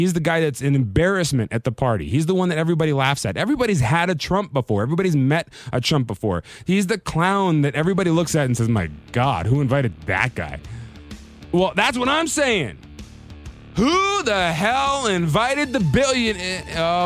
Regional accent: Las Vegas, Nevada, United States; right here in my hometown of Vegas

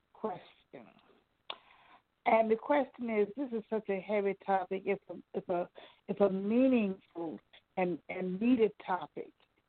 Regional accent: Virginia, United States; I am from Virginia.

